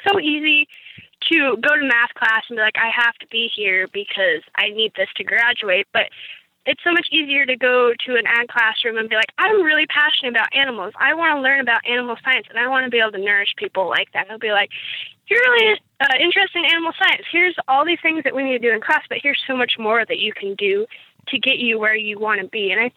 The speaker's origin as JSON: {"language": "English", "region": "Idaho", "country": "United States", "said": "He's from Missouri, and I was from Idaho, obviously."}